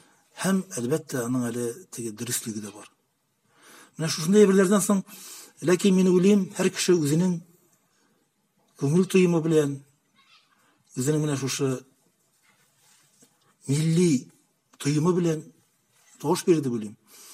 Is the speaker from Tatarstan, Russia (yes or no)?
no; Bashkortostan, Russia; безнең авылда, безнең Башкортстан ягындагы менә мин үземнең авылларны әйтәм.